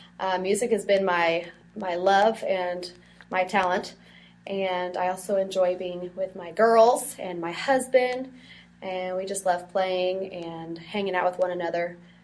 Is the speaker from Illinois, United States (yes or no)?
yes; Illinois, United States; I grew up in Southern Illinois. I've lived here all of my life.